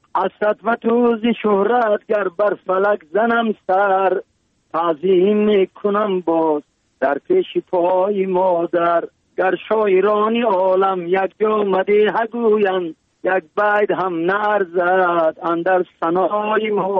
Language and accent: Persian; Tajikistan; برای وطنم، برای تاجیکستان عزیزم